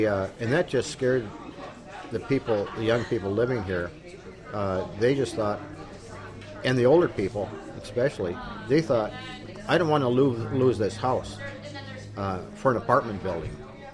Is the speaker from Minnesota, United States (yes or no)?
yes; Brainerd, Minnesota, United States; I grew up in Brainerd, Minnesota, and came here in 1960, and part of Brainerd I lived in was my neighbors, my dad, were railroad workers, so I knew what a blue collar community was.